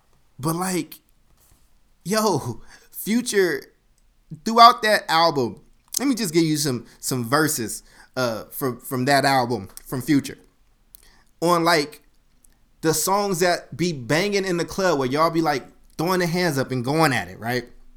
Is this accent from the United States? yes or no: yes; Oakland, California, United States; also born or lived in Chicago; I call Oakland my hometown, but my birthplace of Chicago.